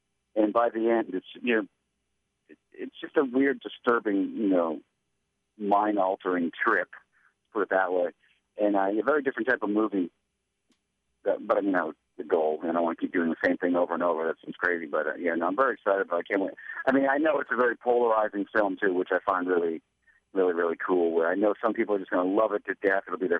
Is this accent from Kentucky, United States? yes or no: no; Massachusetts, United States; Yeah, well, I mean, I grew up in Massachusetts, so I was always very aware of the Salem witch trials.